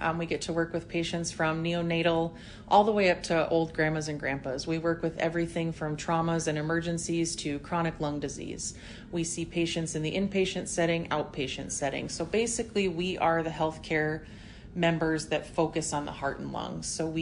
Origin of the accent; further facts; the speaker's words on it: Miller, South Dakota, United States; I'm originally from Miller, South Dakota. Grew up there.